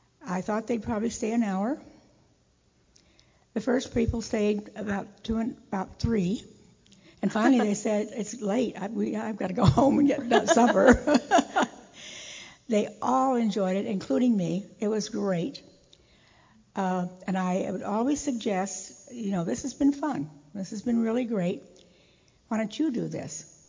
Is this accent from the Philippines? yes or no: no; Independence, United States; born and raised in Independence, left for 27 years and then moved back.